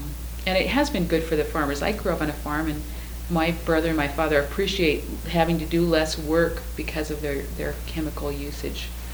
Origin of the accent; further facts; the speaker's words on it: Nebraska, United States; I grew up in Nebraska, and there's a really extreme groundwater contamination problem happening there now